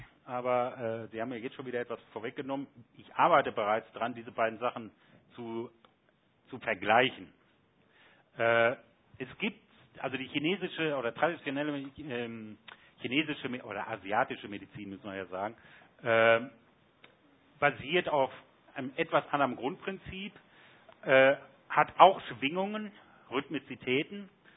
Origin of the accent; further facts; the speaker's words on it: Germany; Sie wissen, ich komme aus Deutschland.